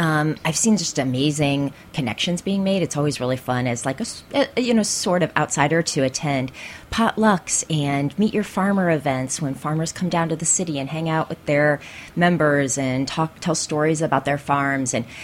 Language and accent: English; Midwest, United States; And I'm from the Midwest, so farmers